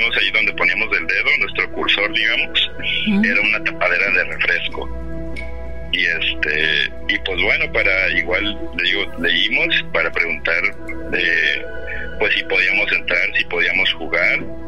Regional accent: Xalapa, Veracruz, Mexico; Yo soy originario de Jalapa, Veracruz

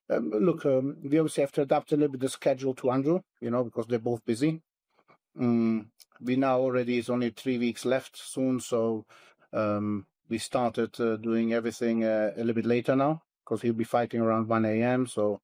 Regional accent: Bosnia & Herzegovina; moved away as an adult; also born or lived in Germany; now in United Kingdom; So I was born basically in Bosnia. I went to Germany as a kid. I came back as a junior, just about 2 years before military

